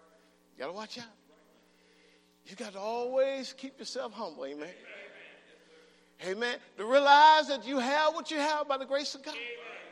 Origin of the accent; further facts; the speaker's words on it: Arkansas, United States; I'm from Arkansas, some of y'all may know.